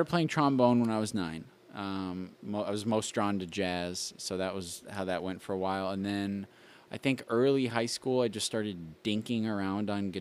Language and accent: English; California, United States; born there; moved away; also born or lived in Washington / Arizona / Illinois; And then before that, Arizona. Before that, I was born in California.